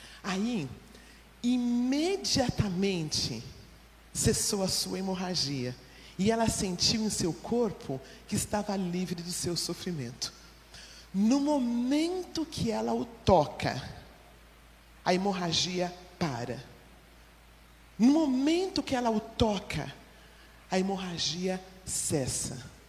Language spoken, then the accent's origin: Portuguese; São Paulo, Brazil; E eu vim de São Paulo, não conhecia muito disto.